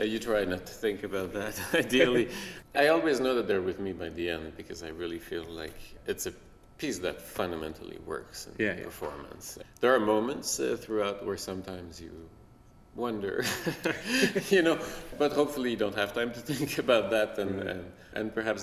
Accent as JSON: {"language": "English", "region": "Quebec", "country": "Canada", "said": "So being Canadian, I guess I'm a Quebecer."}